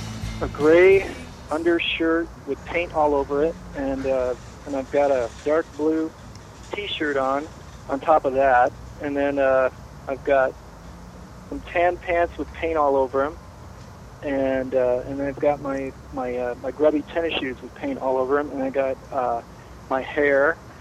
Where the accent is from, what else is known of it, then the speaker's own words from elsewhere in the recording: Grand Rapids, Michigan, United States; Well, originally, I'm born and raised in Michigan, Grand Rapids, Michigan.